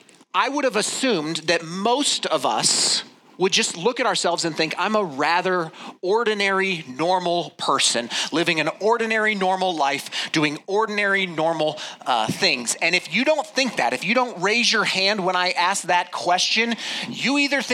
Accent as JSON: {"language": "English", "town": "Colorado Springs", "region": "Colorado", "country": "United States", "tie": "born or raised there", "said": "My brother, Matthew, we grew up in Colorado Springs, okay? So we grew up in the Springs."}